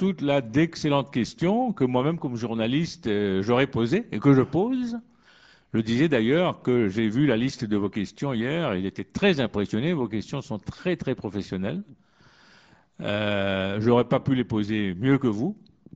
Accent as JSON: {"language": "French", "country": "Mauritius", "said": "je suis moi originaire de Maurice, de l'île Maurice, dans l'océan Indien."}